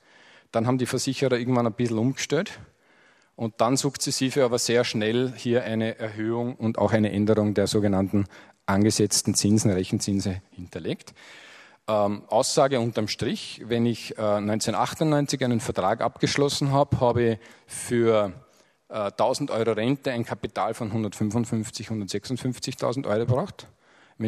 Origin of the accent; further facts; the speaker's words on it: Switzerland; so fad wir manchmal als Schweizer sind